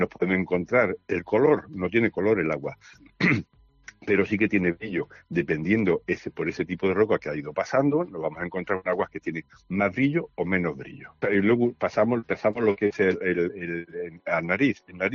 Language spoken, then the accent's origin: Spanish; Puebla de los Infantes, Andalusia, Spain; En mi pueblo, Puebla de los Infantes, un pueblo de la provincia de Sevilla, en la Sierra Norte, un pueblo de secano, pero con mucha aguas y mucha cultura de agua.